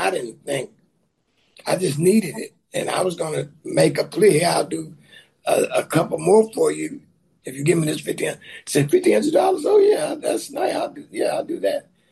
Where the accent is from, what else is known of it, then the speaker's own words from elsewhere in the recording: Dallas, Texas, United States; So, you growing up in Dallas at the time in the 70s, if you made $500 a month, that was a good salary.